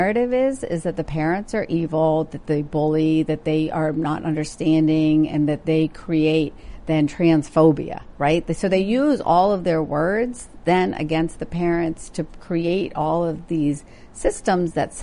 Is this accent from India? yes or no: yes; India; growing up in India, and then visiting